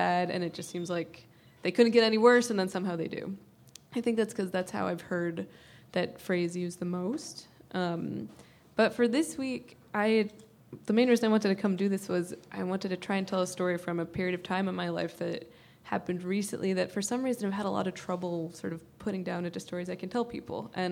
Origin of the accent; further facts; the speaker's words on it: New York City, New York, United States; I'm from New York City. There aren't hailstorms there.